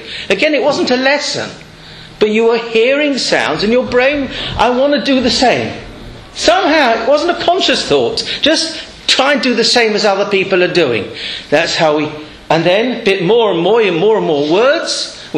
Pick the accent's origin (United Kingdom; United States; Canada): United Kingdom; London; now in Manchester, United Kingdom; So that's why we live here in Manchester. I'm not making jokes. I come from London.